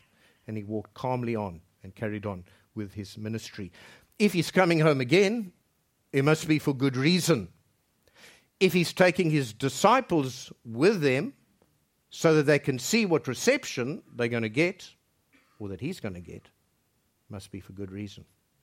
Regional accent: Zimbabwe; born there; moved away; also born or lived in United Kingdom / South Africa; My parents were born in Egypt. I was born in Zimbabwe. I spent my teen years in the United Kingdom, many years in South Africa, and here we are. Where am I from? But having spent over 35 years in Cape Town, it's in my heart.

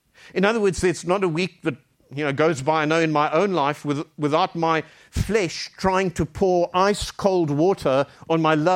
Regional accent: South Africa; Well, I'll use it because I'm South African.

